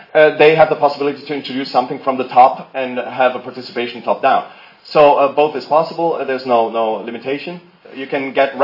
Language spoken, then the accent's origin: English; Italy; English is a second language; we Italians kind of think that way. I'm saying it from an Italian perspective. I grew up in Italy